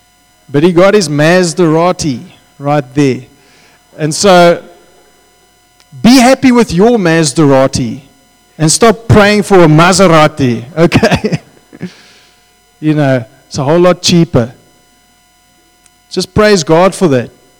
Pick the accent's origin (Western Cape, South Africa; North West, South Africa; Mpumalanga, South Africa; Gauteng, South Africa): Western Cape, South Africa; Table View; You know, I'm from Tableview. Tableview is a bit of a different place. It's a nice place to live.